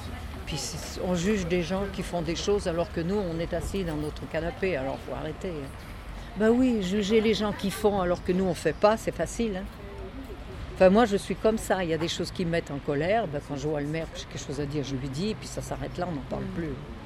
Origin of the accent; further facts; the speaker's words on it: Auvergne-Rhône-Alpes, France; nous, on vient de Haute-Savoie, on n'a jamais connu ça